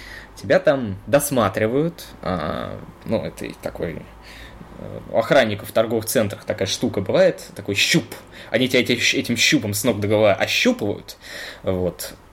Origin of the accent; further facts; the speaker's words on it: Moscow, Russia; Но поскольку я москвич